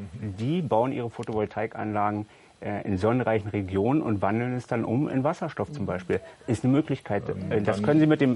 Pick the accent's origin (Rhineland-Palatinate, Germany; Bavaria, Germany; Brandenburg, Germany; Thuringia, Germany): Brandenburg, Germany; Also ich persönlich bin Brandenburger und da wollen die Leute einfach keine Windräder mehr vor der Tür.